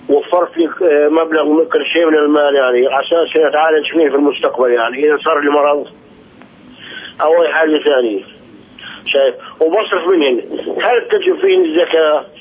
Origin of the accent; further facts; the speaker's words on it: Nablus, West Bank, Palestine; نابلس. من